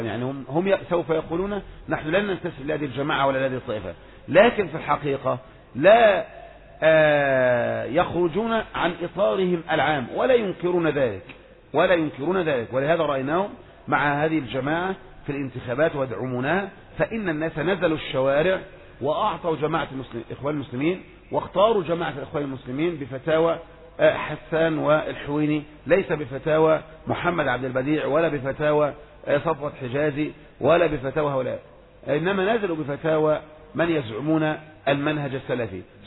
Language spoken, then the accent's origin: Arabic; Egypt; مثل الدعاة عندنا في مصر